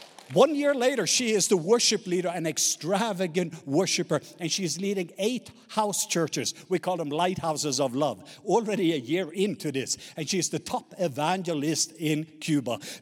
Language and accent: English; Southern Norway, Norway; English is a second language; I'm from the southern part of Norway. So I'm a true southerner, in case you were worried.